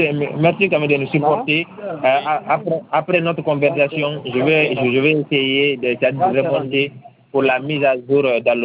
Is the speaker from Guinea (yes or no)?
yes; Tidiara, Mamou Region, Guinea; Je suis de Tidiara, de Dalaba.